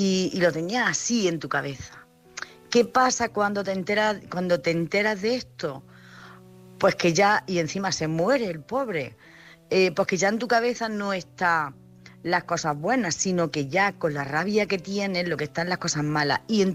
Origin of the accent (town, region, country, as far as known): Jaén, Andalusia, Spain